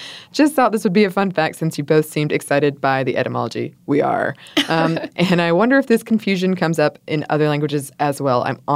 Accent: Montreal, Quebec, Canada; first language English; my first language is English, but I'm from Montreal, so I speak French.

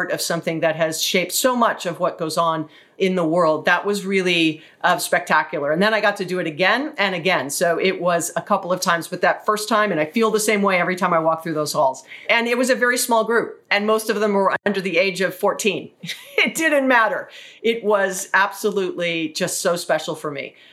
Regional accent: Hawaii, United States; I'm from Hawaii, right?

